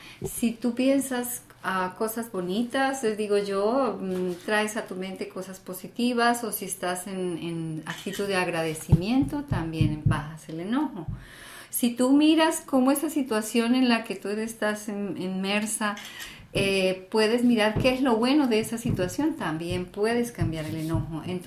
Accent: Colombia; Sí, soy colombiana, y hay muchos lugares hermosos allá

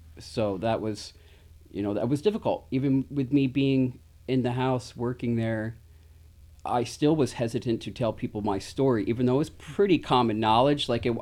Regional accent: New York, United States; I grew up in Columbia County and history of substance use.

